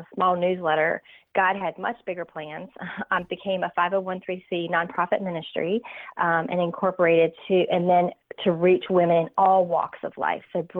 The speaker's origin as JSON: {"language": "English", "region": "North Carolina", "country": "United States", "said": "I love Alabama. I'm from North Carolina, so Alabama"}